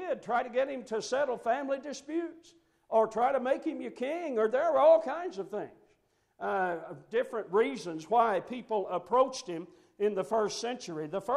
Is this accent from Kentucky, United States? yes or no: yes; Mount Sterling, Kentucky, United States; I'm a native of Montgomery County, so I'm a homeboy. I'm not far from here. I grew up in Mount Sterling, and know a whole lot of you from that.